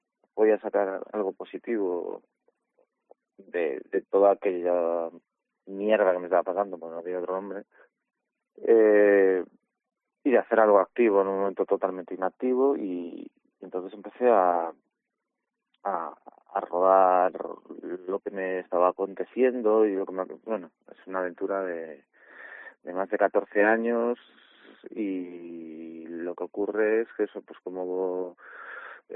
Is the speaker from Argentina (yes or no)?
no; Vigo, Galicia, Spain; also born or lived in Madrid, Spain; yo soy de Vigo, estaba estudiando en Madrid cine